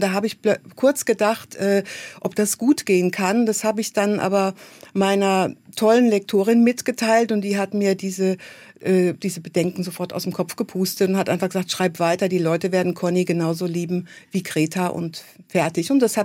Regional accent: Cologne, North Rhine-Westphalia, Germany; Ja, und ich bin Kölnerin mit badischem Migrationshintergrund.

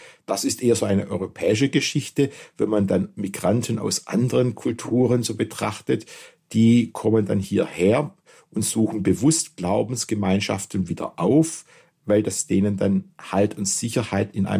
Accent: Stuttgart, Baden-Württemberg, Germany; Als Stuttgarter und als Stuttgarter geboren, auf jeden Fall.

